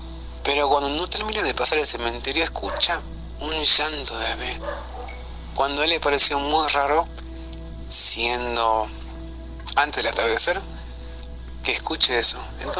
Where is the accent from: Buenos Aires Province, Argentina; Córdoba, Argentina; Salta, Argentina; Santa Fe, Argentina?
Salta, Argentina; soy de Salta, la capital, Argentina. Me encanta México.